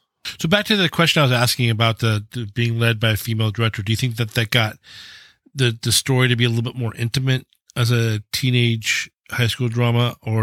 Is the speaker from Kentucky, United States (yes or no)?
no; Seattle, Washington, United States; I mean, the UW, not so much because I grew up in Seattle